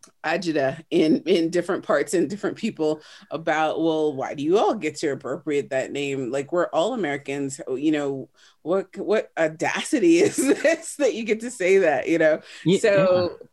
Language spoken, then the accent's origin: English; Trinidad & Tobago; accent: Trinidadian; also born or lived in New York City, United States; So I was born in New York City, Brooklyn. And that was, I know, right? And and that's my home base. Like every time we came back to the US, we went to Brooklyn. And at 2 weeks old, I left for Trinidad and Tobago, right?